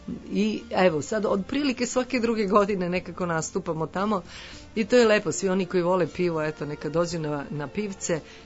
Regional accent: Niš, Nišava District, Serbia; A nekako mi bilo logično, iz Niš sam, pa valjda bi trebalo tamo da pevam.

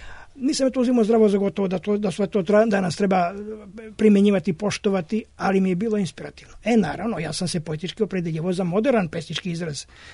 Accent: Zaječar, Zaječar District, Serbia; Ja sam rodom iz Zaječara, iz Temoške krajine, iz sela Koprivnica. Ja sam i za Koprivnicu i dan danas vezan više nego za Zaječar

